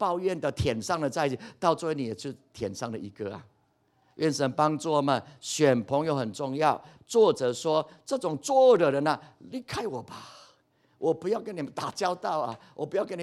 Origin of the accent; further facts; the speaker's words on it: China; 我们中国人都知道